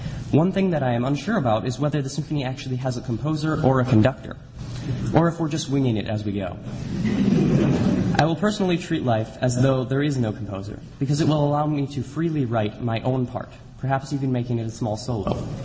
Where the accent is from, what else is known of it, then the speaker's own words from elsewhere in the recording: United States; So, as an American, I would naturally want to get a picture of it